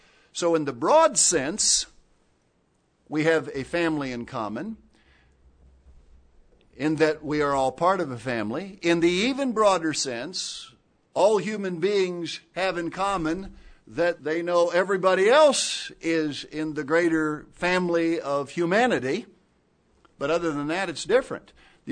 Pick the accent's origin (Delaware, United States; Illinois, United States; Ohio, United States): Ohio, United States; Lima; oh yes, I'm also from Lima, Ohio, as might be the case with me